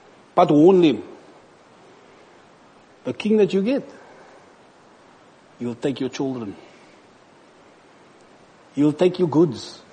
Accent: South Africa; I come from South Africa, and we have some beautiful caves.

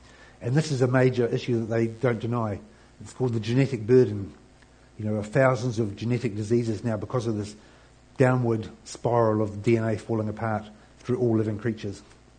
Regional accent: England, United Kingdom; born there; I was born in England.

